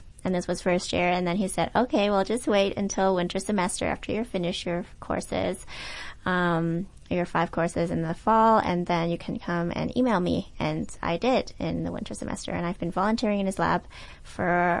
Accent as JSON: {"language": "English", "town": "Toronto", "region": "Ontario", "country": "Canada", "said": "I'm actually from Toronto, and I came all the way here for my studies."}